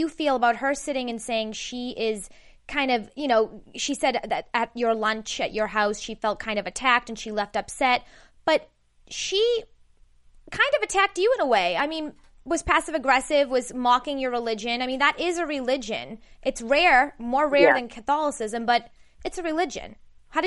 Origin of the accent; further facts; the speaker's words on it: Boston, Massachusetts, United States; now in Los Angeles, United States; I'll tell you, I'm from Boston. And, you know, when I came here, it was a culture shock.